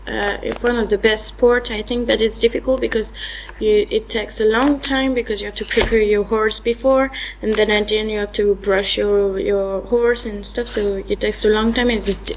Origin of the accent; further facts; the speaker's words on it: France; English is a second language; now in England, United Kingdom; I'm from France and I came in England in July to study English.